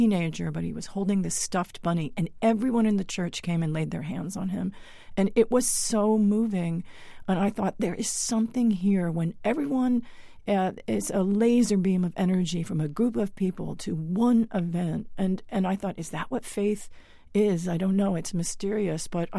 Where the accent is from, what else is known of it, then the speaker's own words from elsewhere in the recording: New York, United States; And I'm from Northern Long Island, and so not even Southern Long Island.